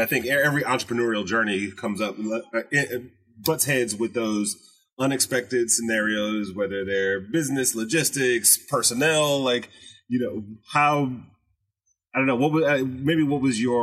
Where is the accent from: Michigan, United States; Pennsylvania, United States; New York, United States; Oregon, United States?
Michigan, United States; Detroit; I grew up in Detroit.